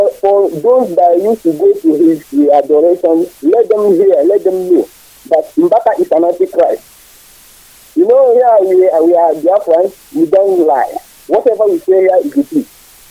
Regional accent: Imo, Nigeria; I am from Imo State.

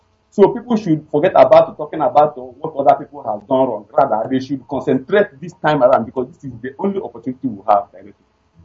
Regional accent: Umaka, Imo, Nigeria; now in India; I am calling from North Delhi Zone, India. And I hail from Umaka in Jabalia, Imo State.

